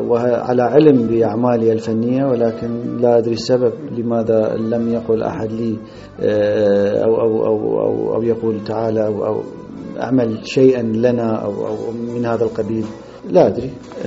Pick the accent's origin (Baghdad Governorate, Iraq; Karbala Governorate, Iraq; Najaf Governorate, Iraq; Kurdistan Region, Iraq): Kurdistan Region, Iraq; moved away; لأنني هربت من قريتنا حين بدأت الحرب العراقية ضد الأكراد في عام 1961، فهربنا.